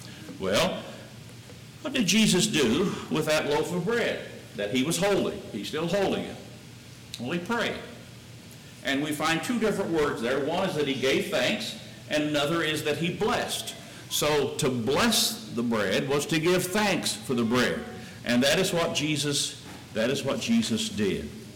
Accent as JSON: {"language": "English", "region": "Missouri", "country": "United States", "tie": "born or raised there", "said": "Where I was raised in Missouri, I was told that at one time the men sat on one side and the women and kids sat on the other."}